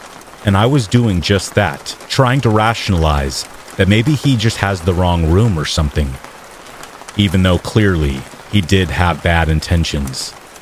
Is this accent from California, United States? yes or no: yes; California, United States; I grew up in Northern California, and since I was a kid, me and my family always visited Tahoe.